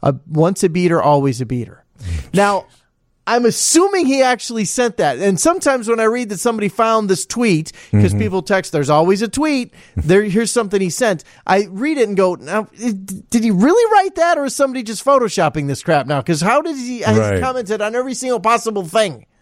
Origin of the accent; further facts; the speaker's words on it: Munster, Indiana, United States; our emergency closing center would include where I grew up in Munster, Indiana.